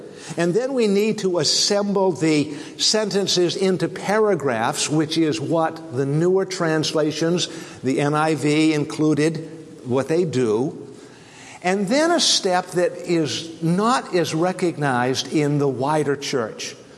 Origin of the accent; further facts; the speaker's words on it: Maine, United States; As you may know from my accent already, I grew up in Maine and grew up right on the edge of a small Maine farming community.